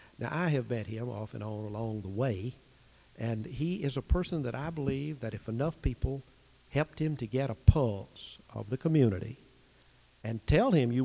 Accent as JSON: {"language": "English", "region": "Alabama", "country": "United States", "tie": "born or raised there", "said": "he married a girl from Dothan, Alabama. That shows pretty good sense. It's 40 miles from my hometown."}